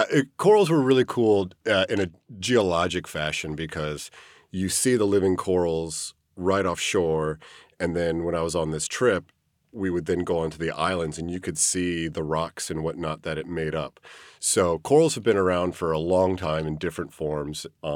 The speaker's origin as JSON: {"language": "English", "town": "Omaha", "region": "Nebraska", "country": "United States", "said": "I'm originally from Omaha, Nebraska, so, you know, obviously I went into marine biology being from the middle of the United States."}